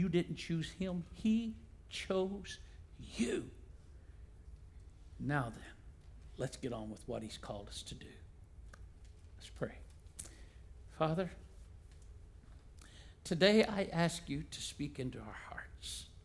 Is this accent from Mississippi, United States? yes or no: yes; Mississippi, United States; because growing up in Mississippi, I saw racism.